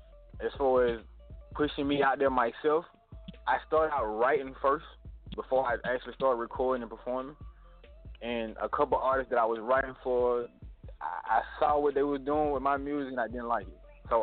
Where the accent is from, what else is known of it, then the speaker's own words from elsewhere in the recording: Atlanta, Georgia, United States; Oh, you know, I'm from Atlanta, so, I mean, hats off